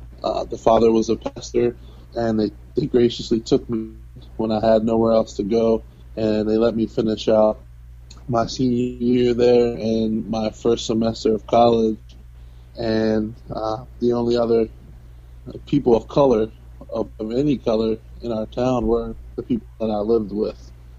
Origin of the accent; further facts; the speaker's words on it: Baltimore, Maryland, United States; I grew up in Baltimore, Maryland. I'm a product of a biracial relationship